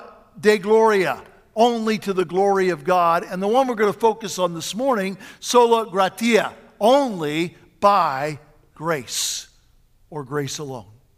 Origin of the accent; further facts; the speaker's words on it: United States; I saw how much I had being as an American